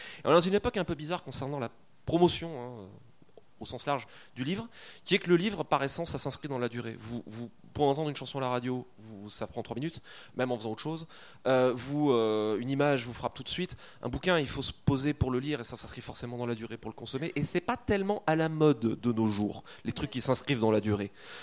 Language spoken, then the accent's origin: French; France; J'écris de l'imaginaire et je suis français.